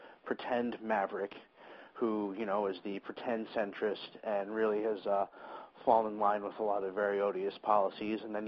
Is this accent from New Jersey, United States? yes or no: yes; New Jersey, United States; I'm from Jersey originally, and just with all the trips back and forth to the city and whatnot